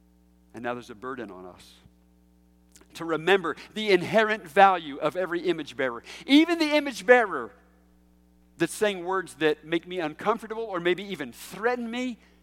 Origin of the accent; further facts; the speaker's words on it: Charlotte, North Carolina, United States; I grew up white in Charlotte, North Carolina.